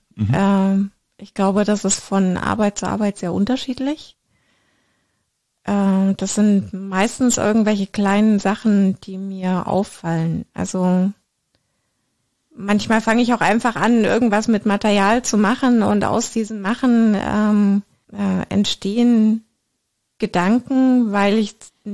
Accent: Dachau, Bavaria, Germany; born there; genau, ich bin in Dachau geboren.

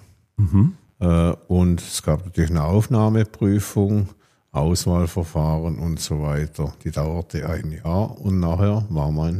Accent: Kreuzlingen, Thurgau, Switzerland; Also ich bin 71 Jahre jetzt und ich bin auch in Kreuzlingen aufgewachsen. War natürlich einige Zeit beruflich in diversen Ortschaften im Kanton wohnhaft.

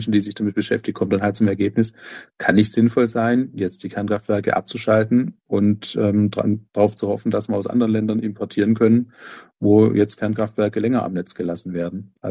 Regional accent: Ludwigsburg, Baden-Württemberg, Germany; nicht in meine Heimatstadt Ludwigsburg zu investieren

